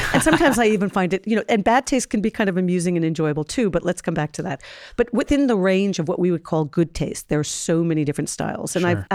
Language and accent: English; New York City, New York, United States; So as a New Yorker versus someone living in Tokyo, I have a very different set of influences.